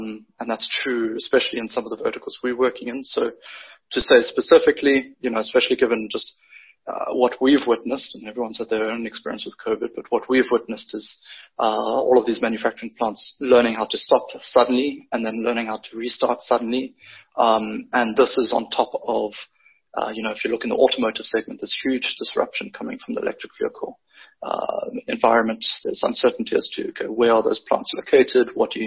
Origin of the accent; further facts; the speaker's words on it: South Africa; I think there's some natural bias in being South African